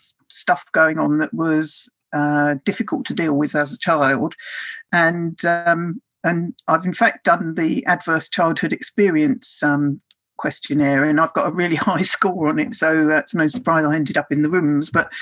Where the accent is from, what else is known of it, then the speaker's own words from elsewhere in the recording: London, United Kingdom; And the estate where we lived was, I was among people that were from slum clearance from the East End of London. And I then moved to a very smart area where my accent was wrong.